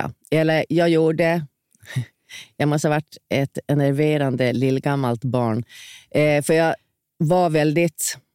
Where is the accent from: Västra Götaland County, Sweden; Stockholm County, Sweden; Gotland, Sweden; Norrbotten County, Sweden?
Gotland, Sweden; Visby; Jag växte upp först i Visby och sen så när jag var 9 så flyttade vi ut till landet. Det var egentligen bara en mil ifrån Visby